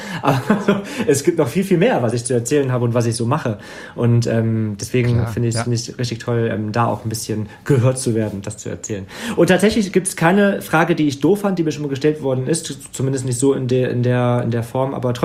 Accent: Wegberg, North Rhine-Westphalia, Germany; in dem Dorf, wo ich aufgewachsen bin, in Wegberg, zur Tafel und helfe da aus.

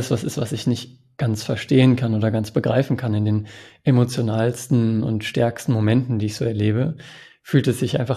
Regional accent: Germany; ich komme aus Deutschland, meistens nur Felder und Dörfer, die sich abwechseln, viel mehr passiert nicht.

